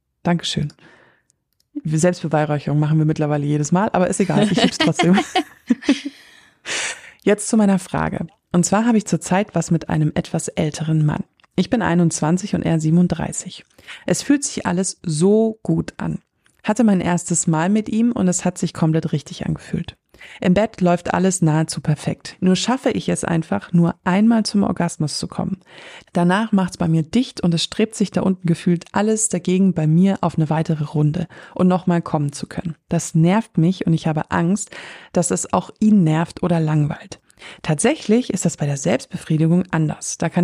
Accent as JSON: {"language": "German", "town": "Munich", "region": "Bavaria", "country": "Germany", "tie": "born or raised there", "said": "wir beide tatsächlich gebürtige Münchnerinnen sind, was nicht so gängig ist oft in der Stadt."}